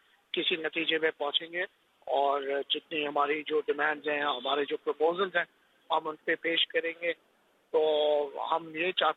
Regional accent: Pakistan; ہم anti state نہیں ہیں, ہم پاکستانی ہیں, یہ ہمارا ملک ہے

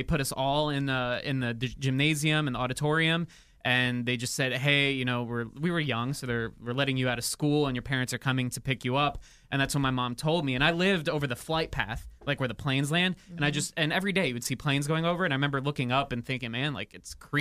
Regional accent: United States; so I grew up 30 miles outside of New York City, so I'd say, you know, that's pretty close.

